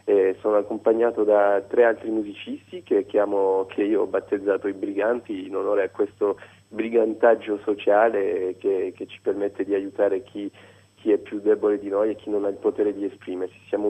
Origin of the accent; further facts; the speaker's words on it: Paris, Île-de-France, France; Io sono nato qui a Parigi, ho studiato qui e ho incontrato tutto il mio entourage, tutti quelli che mi circondano qui, ma sono sempre rimasto molto molto attaccato all'Italia e specialmente alle mie origini calabresi.